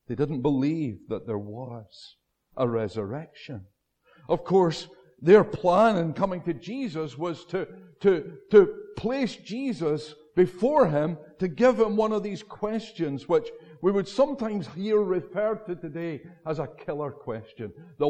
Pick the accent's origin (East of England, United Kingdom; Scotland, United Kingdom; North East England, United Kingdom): Scotland, United Kingdom; Wishaw; I don't think I heard it as a boy growing up in Wishaw Baptist.